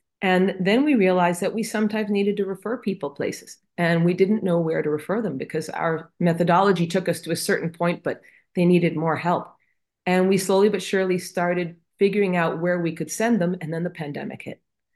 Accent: Manhattan, New York, United States; And I was from Manhattan, right?

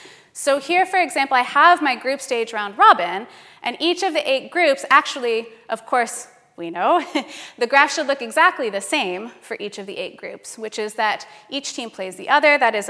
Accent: United States; but I am American and I didn't want to escalate any tension

